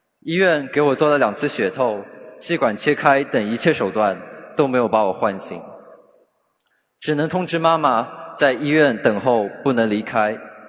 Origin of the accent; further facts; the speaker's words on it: Shanghai, China; 大家好，我是来自上海的